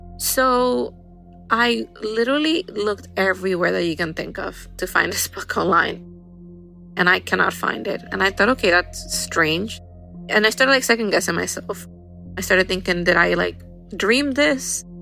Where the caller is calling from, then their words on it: Pennsylvania, United States; Hey, Derek. … I'm calling from Pennsylvania.